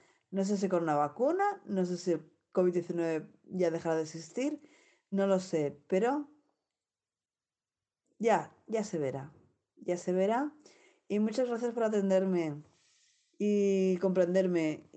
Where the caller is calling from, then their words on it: Barcelona, Catalonia, Spain; de Radio Nicosia, desde Barcelona.